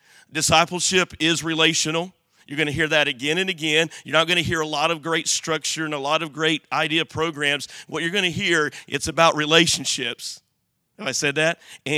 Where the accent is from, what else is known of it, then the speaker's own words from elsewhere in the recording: Illinois, United States; And so I grew up in Southern Illinois, Uncle David, and all of those kind of stories and growing up.